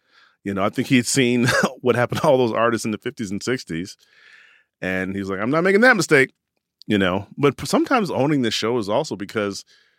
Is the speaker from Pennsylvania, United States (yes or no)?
no; Chicago, Illinois, United States; I'm from Chicago, but I had friends in, my family originally moved to Carbondale, which is south of southern Illinois, because my parents met in college and they went to college in Carbondale.